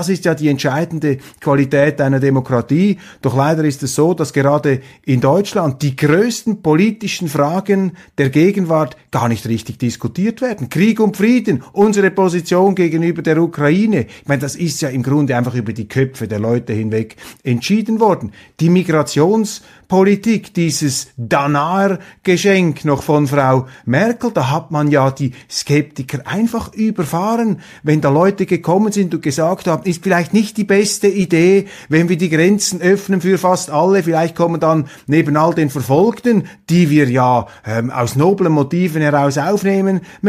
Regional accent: Switzerland; da fragt man sich als Schweizer etwas

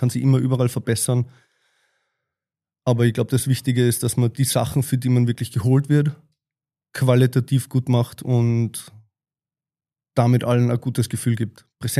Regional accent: Salzburg, Austria; born there; Ich bin nur in Pongau geboren. Meine Familie ist ursprünglich alle aus der Steiermark. Das heißt, wir sind Zugraste. Meine Eltern haben sich damals relativ jung mit einem kleinen Kind in Salzburg selbstständig gemacht.

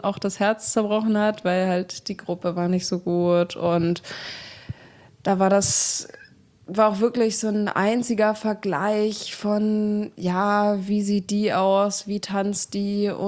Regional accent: Bautzen, Saxony, Germany; Genau, ich komme ursprünglich aus Bautzen.

